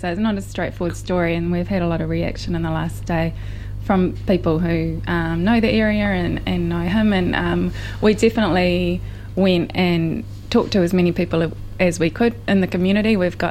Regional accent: Tauranga, Bay of Plenty, New Zealand; I'm from Tauranga

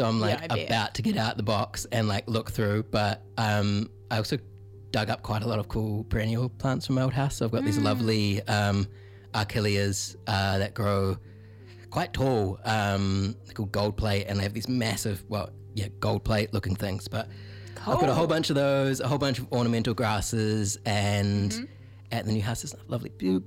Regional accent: Christchurch, Canterbury, New Zealand; because I grew up in Christchurch. So it's like, you know, we get winters.

